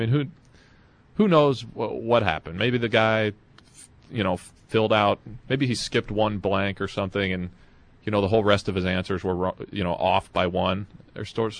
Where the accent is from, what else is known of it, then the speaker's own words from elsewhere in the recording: Columbus, Ohio, United States; Now, that said, where did I come from? I came from Columbus, Ohio. I've maintained a place there since I left Ohio State.